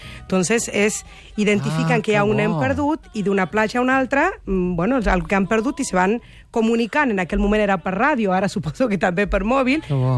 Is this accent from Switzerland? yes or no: no; Tucumán, Argentina; nosaltres que som de muntanya, de Tucumán, al noroest